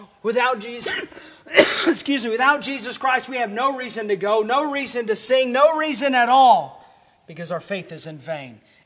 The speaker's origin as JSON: {"language": "English", "region": "the South", "country": "United States", "said": "Again, I'm from the South. I understand this. So many people will grow up in church."}